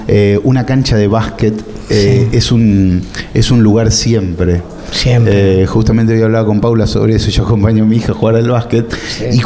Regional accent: Gálvez, Santa Fe, Argentina; now in Rosario, Argentina; yo nací en Gálvez y sin duda la escalera de mi primer piso de Gálvez es una. Viví en calle Dorrego en Gálvez y calle Dorrego acá en Rosario

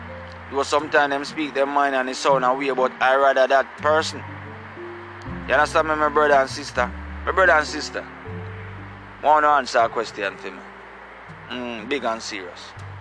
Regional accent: Gullin Grove, Saint Catherine, Jamaica; We come from Gullin Grove, St. Catherine, the borderline of St. Mary and St. Catherine. So where me come from?

